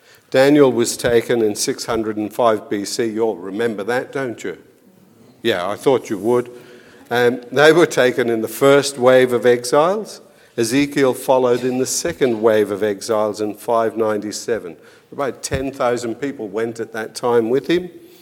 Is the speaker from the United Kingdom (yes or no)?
yes; Belfast, Northern Ireland, United Kingdom; as a boy growing up in Belfast, I can remember this time of the year